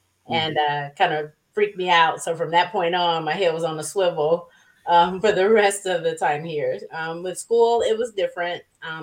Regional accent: Michigan, United States; now in Texas, United States; I definitely didn't get the culture shock until I got to Texas.

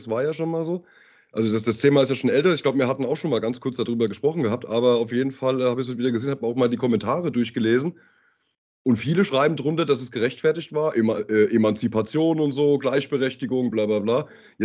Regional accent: Höchst, Hesse, Germany; Wir kommen halt aus Höchst, ne?

